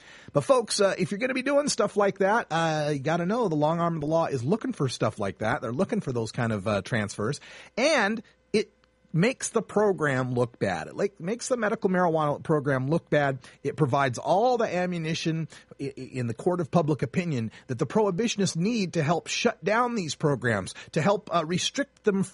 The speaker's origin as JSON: {"language": "English", "region": "Oregon", "country": "United States", "said": "This one also comes out of my home state here in Oregon."}